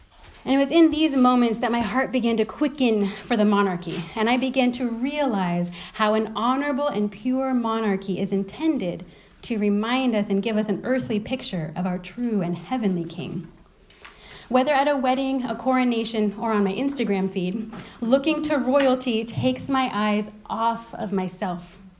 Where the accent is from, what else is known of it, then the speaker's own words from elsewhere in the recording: United States; though, growing up as an American, I grew up knowing very little of the respect due to a monarch or any leader